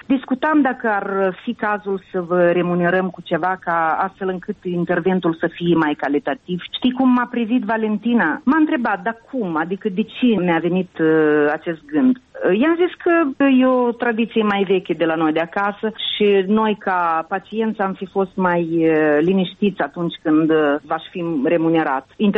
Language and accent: Romanian; Moldova; now in Italy; Eu nicăiurea nu sunt înscrisă ca moldoveancă, eu peste tot sunt înscrisă ca româncă. Pentru că eu sunt baza pașaportului românesc.